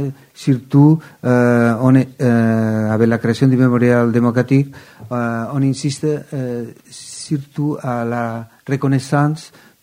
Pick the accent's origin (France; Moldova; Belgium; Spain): Spain; Catalonia; French is a second language; Et maintenant, chez nous, en Catalogne, nous sommes en train de l'approbation d'une autre loi